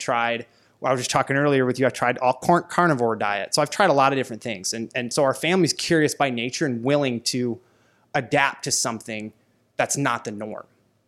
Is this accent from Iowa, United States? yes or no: yes; Ankeny, Iowa, United States; I grew up in Iowa. I grew up in Ankeny, Iowa.